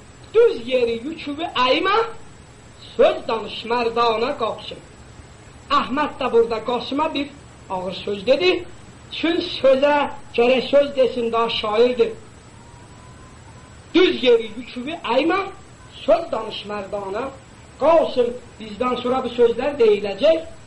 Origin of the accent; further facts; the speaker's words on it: Tikmeh Dash, East Azerbaijan, Iran; Mən İranlıyam. Özümdə Tihmədaşlı.